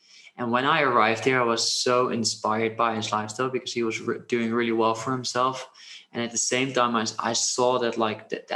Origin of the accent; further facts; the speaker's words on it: Amsterdam, North Holland, Netherlands; English is a second language; also born or lived in London / Barcelona / Cape Town; I'm from the Netherlands, from Amsterdam.